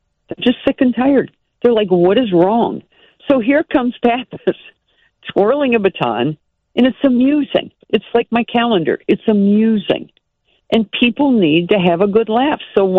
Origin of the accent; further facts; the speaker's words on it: Wheeling, West Virginia, United States; I'm from Wheeling, West Virginia, and a town of about 2,000.